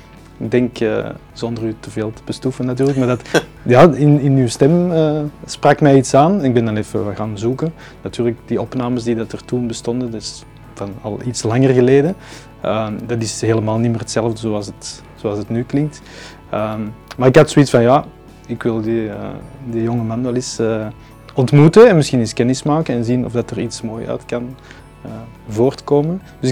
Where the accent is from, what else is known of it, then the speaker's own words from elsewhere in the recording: Ekeren, Flanders, Belgium; now in Edegem, Belgium; En ik woon in Edegem. Ik ben oorspronkelijk afkomstig uit Ekeren. Dus een beetje naar het zuiden afgezakt.